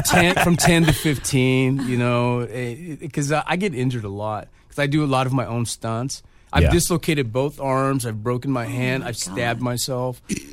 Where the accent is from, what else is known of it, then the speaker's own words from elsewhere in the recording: Los Angeles, California, United States; Born and raised in East L.A., all around. Yeah, Southeast L.A., live near downtown, South Central.